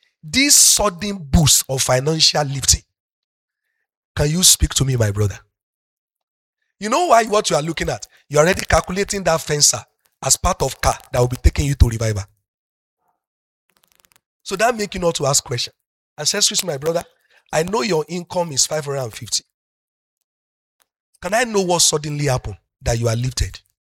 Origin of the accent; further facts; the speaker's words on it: Nigeria; first language Yoruba; English is a second language; excuse me sir I'm a Yoruba guy when the work has finished English will say it's play that remain abi but let me speak my mother language